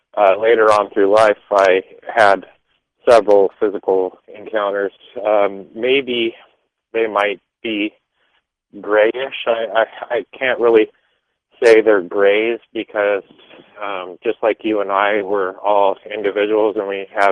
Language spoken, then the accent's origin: English; Torrance, California, United States; born there; I live in a big populated area where most of my physical contact occurred was in Southern California. I was born in Torrance